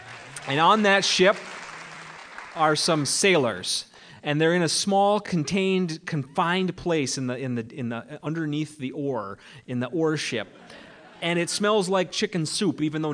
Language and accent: English; Minnesota, United States; I'm from the Iron Range, or at least the swamps and woods near the Iron Range. I grew up in a land of mine blasts, piles of overburden, and a landscape shaped by the hands of four generations of people and their machines.